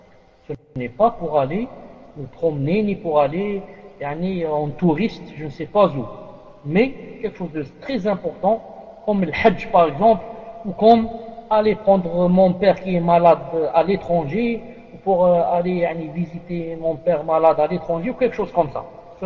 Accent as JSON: {"language": "French", "country": "Algeria", "said": "Mais chez nous, en Algérie, il y a ce problème"}